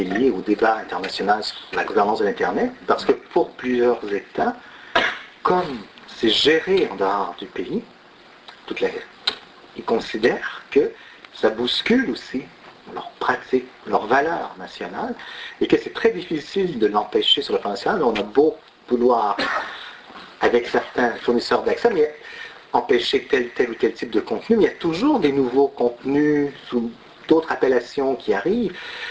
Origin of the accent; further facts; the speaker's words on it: Quebec, Canada; Imaginez, on est Québécois, je veux dire.